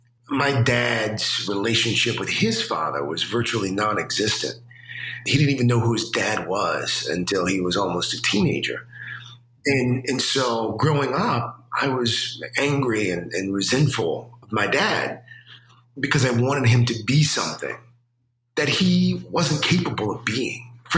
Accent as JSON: {"language": "English", "region": "South Carolina", "country": "United States", "tie": "born or raised there", "said": "when I was growing up, I grew up in South Carolina. And culturally, I think it's also a little different. You know, you grow up a black kid in South Carolina"}